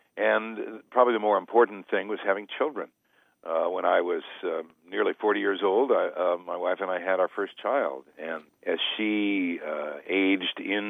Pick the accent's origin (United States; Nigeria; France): United States; Minneapolis, Minnesota; I'm a Minnesotan and graduated Washburn High School in Minneapolis